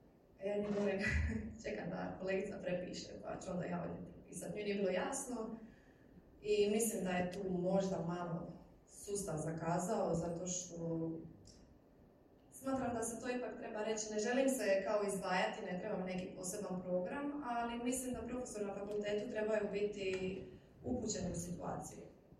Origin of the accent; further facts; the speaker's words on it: Dalmatia, Croatia; To je to, to smo mi smo Dalmatinci, to je dišpet